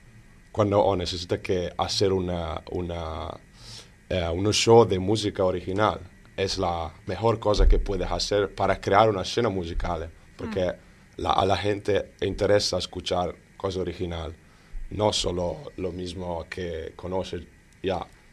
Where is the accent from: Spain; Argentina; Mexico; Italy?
Italy; first language Italian; Spanish is a second language; moved away; also born or lived in Australia / New Zealand; vengo de Italia, pero hace muchos años que estoy a viajar. Paso un montón de años en Australia, Nueva Zelanda